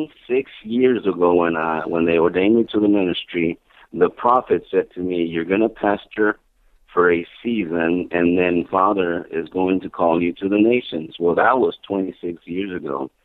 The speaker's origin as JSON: {"language": "English", "town": "Edinburgh", "region": "Scotland", "country": "United Kingdom", "tie": "born or raised there", "said": "moved to my hometown, which is Edinburgh. And we've been pastoring here for 13."}